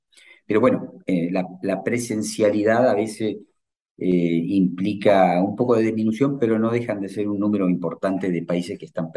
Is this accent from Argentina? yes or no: yes; Argentina; yo soy argentino